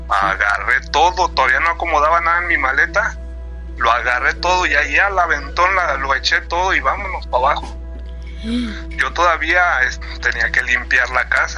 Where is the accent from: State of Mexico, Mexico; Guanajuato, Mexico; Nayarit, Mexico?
Nayarit, Mexico; de allá de Nayarit, de donde soy